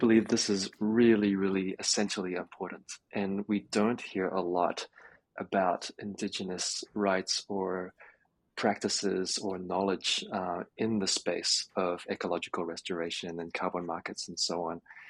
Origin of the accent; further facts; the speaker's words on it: New Zealand; I'm from New Zealand, as I might have mentioned before, and I have a Maori lineage.